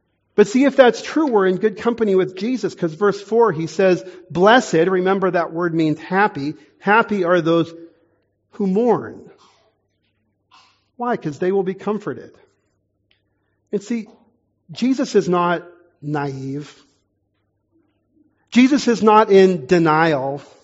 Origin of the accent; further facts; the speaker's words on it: Texas, United States; I'm from Texas in the U.S. We have the Dallas Mavericks.